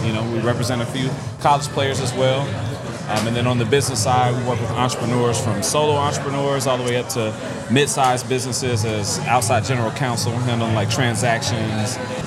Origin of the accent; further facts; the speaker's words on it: Dayton, Ohio, United States; moved away as an adult; now in Atlanta, United States; I'm from Dayton, Ohio.